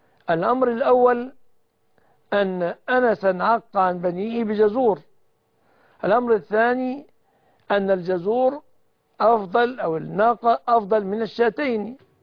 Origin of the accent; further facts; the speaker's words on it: Egypt; بلادنا مصر